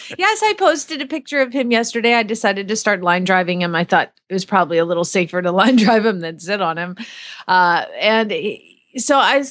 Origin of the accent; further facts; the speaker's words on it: Phoenix, Arizona, United States; from Phoenix, Arizona.